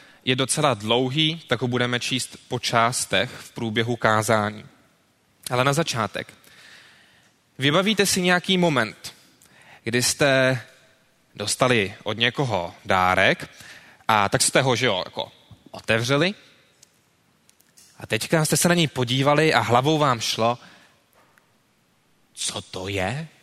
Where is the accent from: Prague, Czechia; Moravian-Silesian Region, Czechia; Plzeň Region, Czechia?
Prague, Czechia; Já teda teď jsem na Praze 13, ale původně jsem ze Smíchova